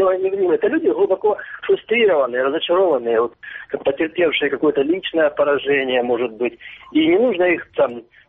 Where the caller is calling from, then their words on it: Luhansk Oblast, Ukraine; вот я из Луганской области.